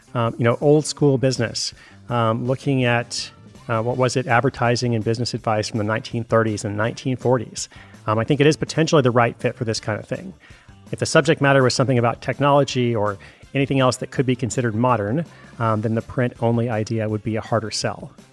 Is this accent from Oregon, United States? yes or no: yes; Portland, Oregon, United States; from my hometown of Portland, Oregon.